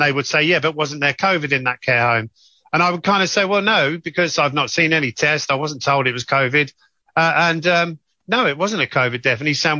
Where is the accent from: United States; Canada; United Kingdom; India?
United Kingdom; Northampton, East Midlands; I'm originally from Northampton.